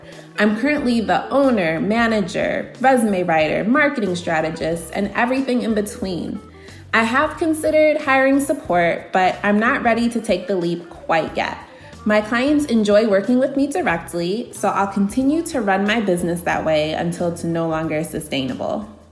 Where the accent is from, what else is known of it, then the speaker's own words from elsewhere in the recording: Aurora, Illinois, United States; I'm from Aurora, Illinois, in the Chicago suburbs